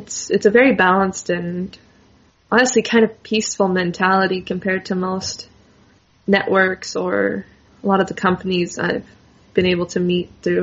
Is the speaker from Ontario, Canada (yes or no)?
no; British Columbia, Canada; I've only been living in the Okanagan 3 years. I grew up in the Kootenays, so.